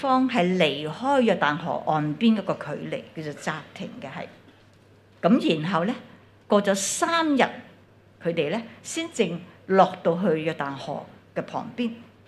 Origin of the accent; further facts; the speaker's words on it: China; 就好像我们中国人的说话，就什么摸着石头过河